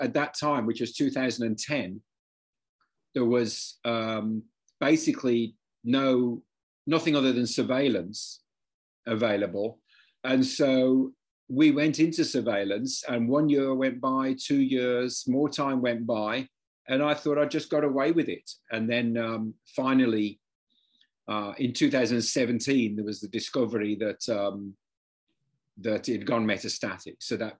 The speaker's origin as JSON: {"language": "English", "country": "United Kingdom", "moved": "as an adult", "lives_now": "United States", "said": "I'm immigrant from Britain"}